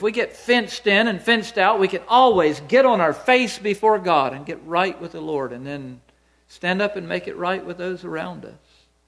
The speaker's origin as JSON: {"language": "English", "region": "the South", "country": "United States", "said": "I'm from the South. I'm not fighting the war anymore, okay?"}